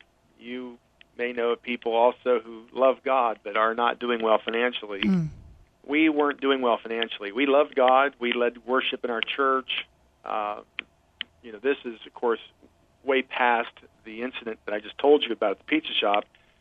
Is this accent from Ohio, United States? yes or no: yes; Ohio, United States; I grew up in Ohio, in a small town, farming community, and just kind of your normal average middle America type family. We went to church some. Wasn't a strong Christian background, but went to church some.